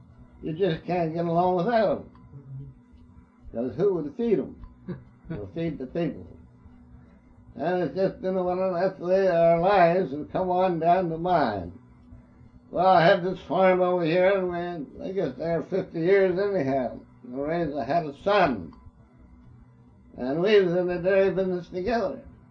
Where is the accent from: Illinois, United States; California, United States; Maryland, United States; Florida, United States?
Maryland, United States; Harford County; Born in Harford County, lived here all my life, and I think it's a wonderful county.